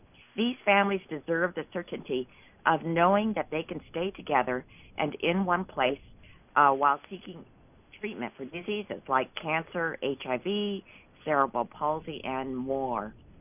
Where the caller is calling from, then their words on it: Los Angeles, California, United States; I am calling from Los Angeles, the heart of the immigrant community